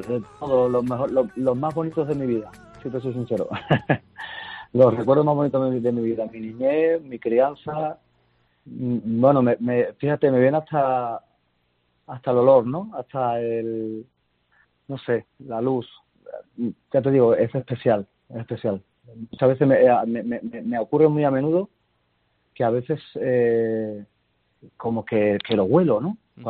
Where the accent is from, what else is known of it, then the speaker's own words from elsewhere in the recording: Ayamonte, Andalusia, Spain; Y mi tierra es que la quiero y la adoro, no te puedo imaginar de qué manera. Y la gente, ¿no? O sea, a mí me gusta ir por Ayamonte y me gusta andar.